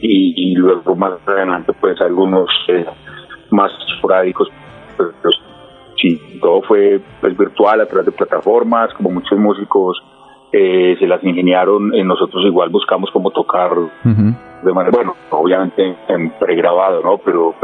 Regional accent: Andean region, Colombia; De la región de donde nosotros somos, del interior de Colombia, la zona andina, la zona de las montañas.

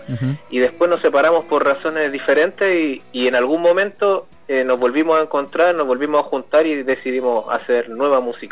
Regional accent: Santiago, Santiago Metropolitan, Chile; nosotros somos de acá de Chile, Santiago de Chile.

